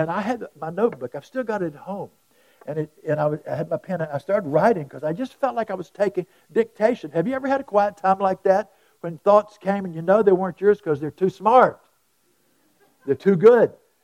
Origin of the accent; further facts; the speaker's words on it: North Carolina, United States; I was in Texas, and I'm from North Carolina.